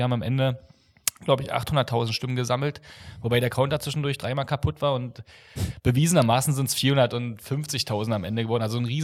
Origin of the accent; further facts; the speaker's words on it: East Germany, Germany; wir kommen auch aus dem Osten.